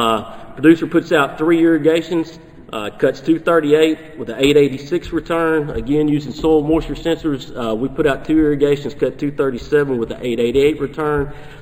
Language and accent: English; Arkansas, United States; Having been born and raised in the Delta of Arkansas, I can assure you what I'm about to show you is probably holding up in Arkansas as well.